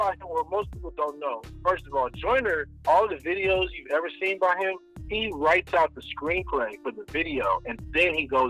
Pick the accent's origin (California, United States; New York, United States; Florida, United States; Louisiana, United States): California, United States; Oakland; We're both from Oakland. I'm from Oakland, too.